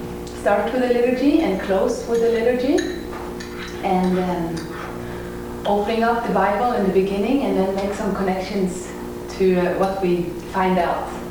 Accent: Norway; now in Idaho, United States; I'm a pastor in a small church up on the prairie in Idaho. I grew up in Norway

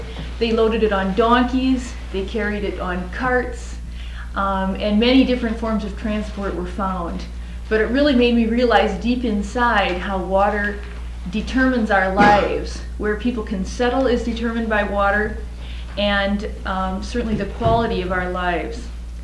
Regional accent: Minnesota, United States; I come from Minnesota, where water is plentiful

